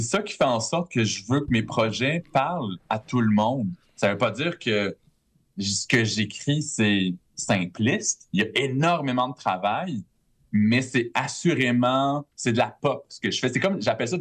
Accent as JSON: {"language": "French", "region": "Quebec", "country": "Canada", "tie": "born or raised there", "said": "Moi, j'ai grandi en Abitibi."}